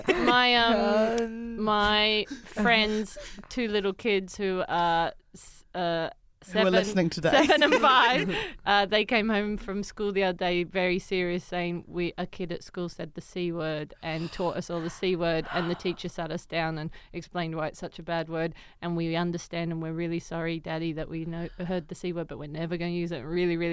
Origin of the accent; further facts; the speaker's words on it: Newcastle, New South Wales, Australia; I grew up in Australia, Newcastle.